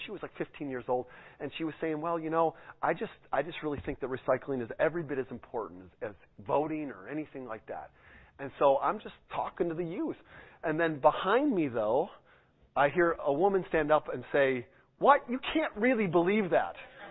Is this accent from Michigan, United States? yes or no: yes; Detroit, Michigan, United States; When I was a kid growing up outside Detroit, big sports fan